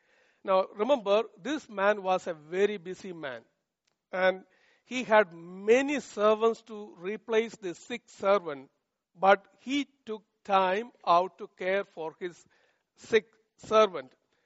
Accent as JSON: {"language": "English", "region": "Kerala", "country": "India", "said": "my home state is 3,000 miles away from Bihar, and it was a huge difference from going from Kerala to Bihar."}